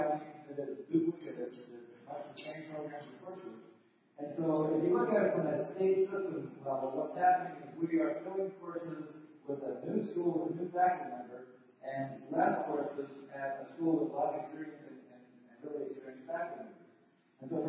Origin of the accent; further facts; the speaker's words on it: Minnesota, United States; throughout our state system, I'm from Minnesota, by the way